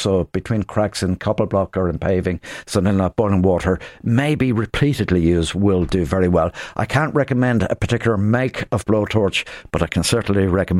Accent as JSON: {"language": "English", "town": "Dublin", "region": "Leinster", "country": "Ireland", "tie": "born or raised there", "said": "the road that I grew up on in Rathfarnham."}